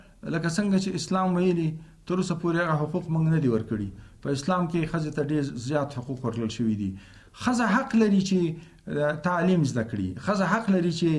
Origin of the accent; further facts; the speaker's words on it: Afghanistan; مګر دا مونږ افغانان یو چې تصمیم نیسو من افغانان باید بین افغانی مذاکرات وکړو